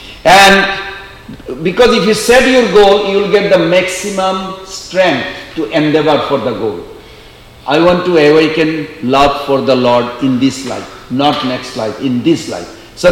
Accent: Kolkata, West Bengal, India; I grew up in Calcutta there, in the Albert Road, 3C Albert Road.

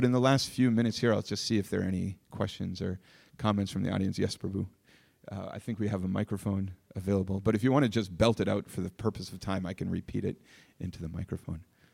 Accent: Boston, Massachusetts, United States; accent: Boston; Oh, my Boston accent just slipped out there.

